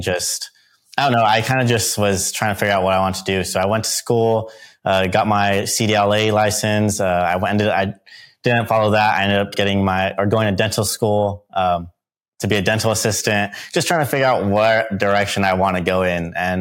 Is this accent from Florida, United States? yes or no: no; Ventura, California, United States; I was born and raised here in Ventura, California. Grew up here my entire life